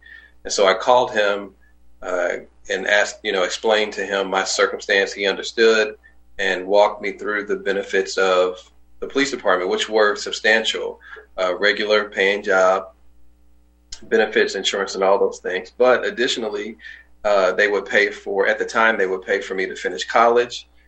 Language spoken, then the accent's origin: English; St. Louis, Missouri, United States; We grew up in North St. Louis, which at the time was a good community. Is a good community, but the community has changed over time.